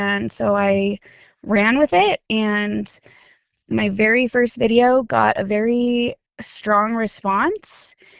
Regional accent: Washington, United States; also born or lived in Utah; I was born in Utah. We moved to Washington a few years later. So I was an active Mormon in a different state

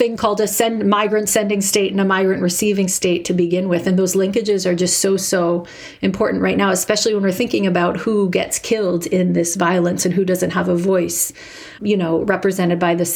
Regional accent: United States; And I think as American Jews, and I'm referring to myself here, we have to be careful

